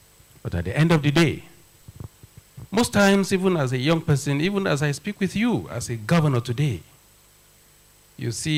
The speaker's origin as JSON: {"language": "English", "town": "Zaria", "region": "Kaduna State", "country": "Nigeria", "tie": "born or raised there", "said": "in those days when we were growing up in Zaria, we go there to spy, to search, to look for"}